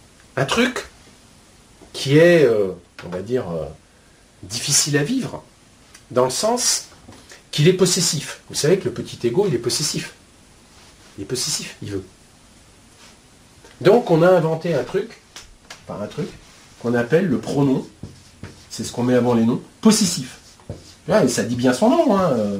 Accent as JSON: {"language": "French", "country": "France", "said": "Moi, en tant que Français"}